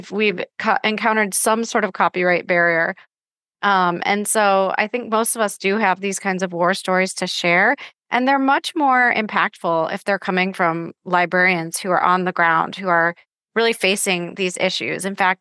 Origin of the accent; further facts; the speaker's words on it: United States; So, you know, for me, I'm from the United States.